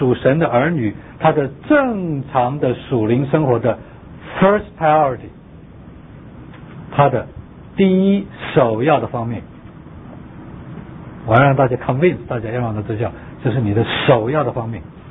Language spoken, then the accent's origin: Chinese; China; now in United States; 我从中国来不觉得要刮胡子